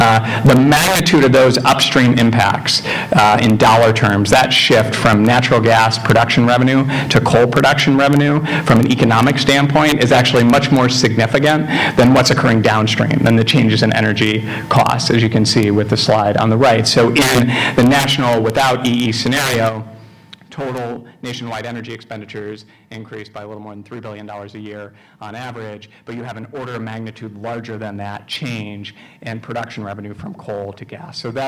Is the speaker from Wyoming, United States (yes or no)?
yes; Wyoming, United States; largely concentrated in my home state of Wyoming, which mines 40-50% of the country's coal